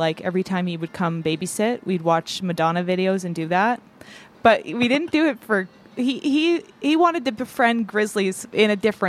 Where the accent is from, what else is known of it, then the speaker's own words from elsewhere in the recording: Canada; accent: Canadian; Because I've worked really hard to get rid of my Canadian accent.